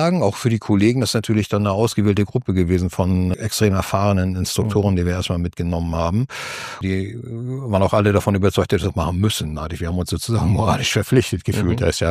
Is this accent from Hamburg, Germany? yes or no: no; Kiel, Schleswig-Holstein, Germany; born there; Ich bin gebürtiger Kieler eigentlich.